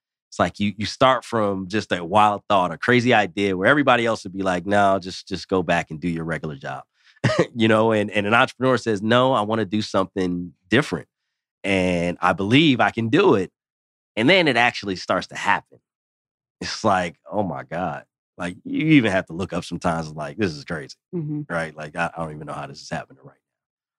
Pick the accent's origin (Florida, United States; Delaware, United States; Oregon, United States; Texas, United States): Delaware, United States; Wilmington; You know, I grew up in Wilmington, Delaware. So Pennsylvania, obviously Delaware, close together.